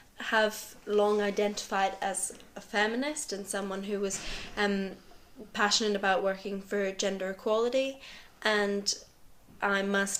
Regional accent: Belfast, Northern Ireland, United Kingdom; also born or lived in London; Yeah, so I was born in London and then moved to Belfast when I was six, so most of my formative years, I would say, were in Belfast.

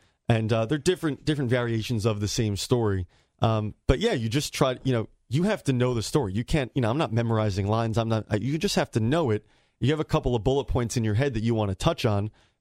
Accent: New Jersey, United States; I'm from North Jersey, close to New York City. I typically will talk a little faster than most people.

